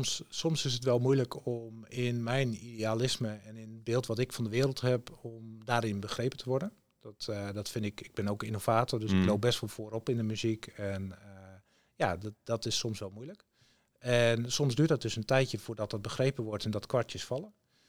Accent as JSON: {"language": "Dutch", "region": "Groningen", "country": "Netherlands", "said": "Ik kom dan uit Groningen, dus niet uit de Achterhoek."}